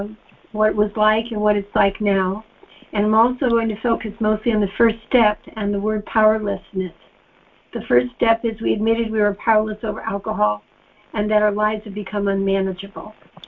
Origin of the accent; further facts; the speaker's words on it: San Francisco, California, United States; born there; I was born in San Francisco, which is a big city.